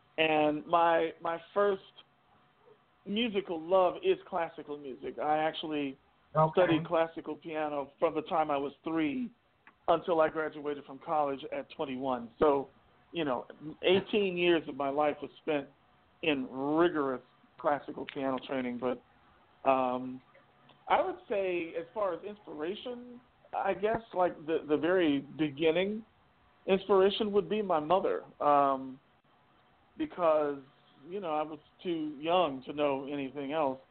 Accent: Pine Bluff, Arkansas, United States; Well, I grew up, I was born and raised in Arkansas, grew up in Pine Bluff, Arkansas

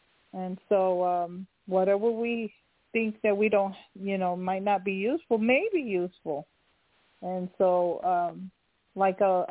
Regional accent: New York, United States; I'm from New York, so I feel real bad for the people in New York, too.

